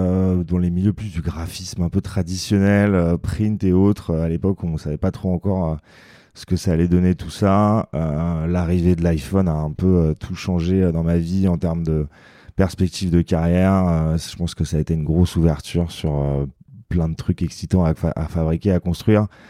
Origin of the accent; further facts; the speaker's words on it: Paris, Île-de-France, France; moved away as an adult; now in Portugal; j'ai 35 ans. J'habite au Portugal en ce moment. Je viens de Paris à la base.